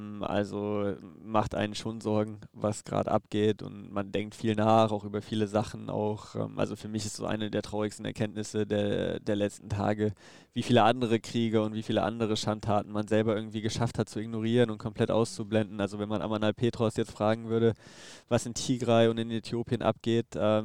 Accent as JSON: {"language": "German", "town": "Düsseldorf", "region": "North Rhine-Westphalia", "country": "Germany", "tie": "born or raised there", "said": "Und wie gesagt, Düsseldorf ist meine Heimat, da fühle ich mich wohl, da ist meine Familie"}